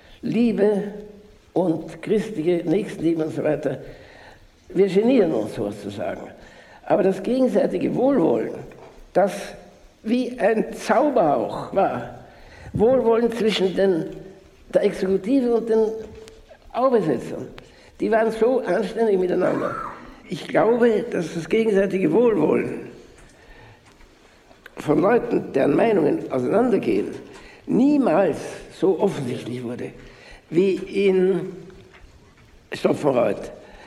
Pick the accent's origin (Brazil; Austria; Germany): Austria; dass ich nie in meinem Leben so stolz gewesen bin, ein Österreicher zu sein, wie in diesem Augenblick.